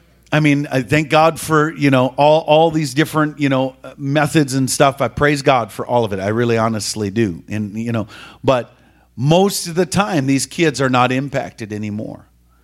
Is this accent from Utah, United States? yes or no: no; Minnesota, United States; You know, I grew up in Minnesota, so we have a saying in Minnesota, there's more Lutherans than people.